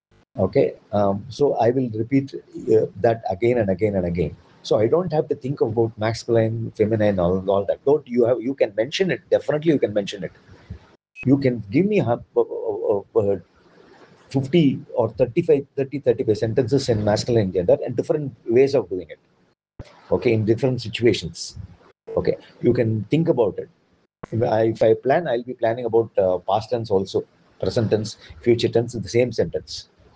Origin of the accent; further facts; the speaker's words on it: India; first language Tamil; English is a second language; Whether it is in my mother tongue is Tamil. I have picked it up. Obviously, I studied Tamil